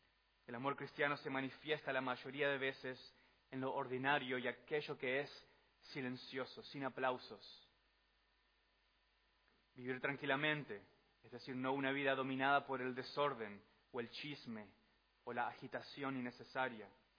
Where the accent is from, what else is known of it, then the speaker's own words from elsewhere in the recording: Argentina; Soy argentino.